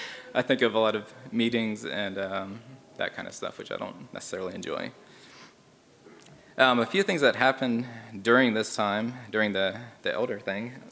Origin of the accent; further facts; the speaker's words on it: Lancaster, Pennsylvania, United States; So I grew up in Lancaster, Pennsylvania, older Mennonite. Horse and buggy and all that.